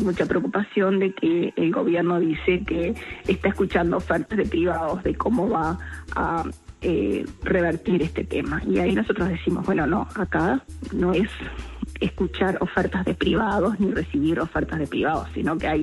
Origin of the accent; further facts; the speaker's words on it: Uruguay; como uruguayos seguimos debatiendo, como uruguayos seguimos discutiendo. Como uruguayos en este momento estamos frente a una sequía